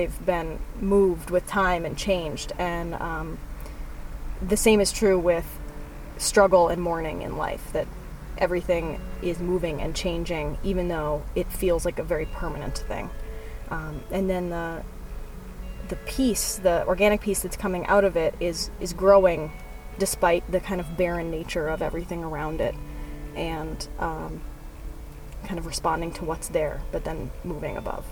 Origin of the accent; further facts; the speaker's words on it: Minnesota, United States; I am originally from the Twin Cities area, and I've always been making things my whole life.